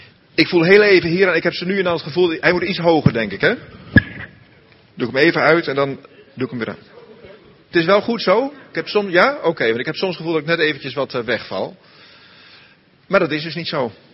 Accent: Zuidhorn, Groningen, Netherlands; Ik kom uit Zuidhorn.

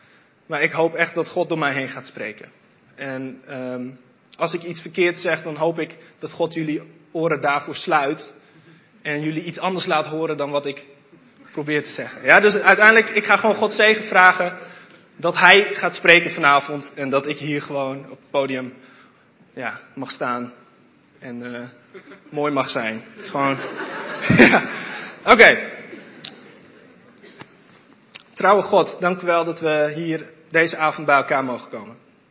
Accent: Netherlands; daar zijn wij Nederlanders goed

